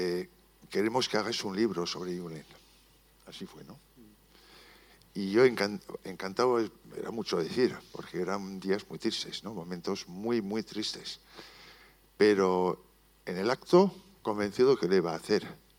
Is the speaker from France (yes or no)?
yes; France; Spanish is a second language; Perdonad mi castellano, que de vez en cuando me corto porque soy francés.